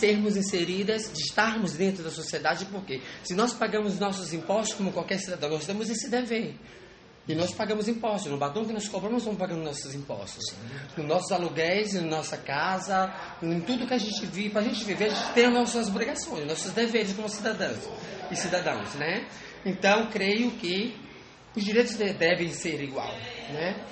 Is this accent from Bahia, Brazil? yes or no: yes; Salvador, Bahia, Brazil; Não, sou de Salvador.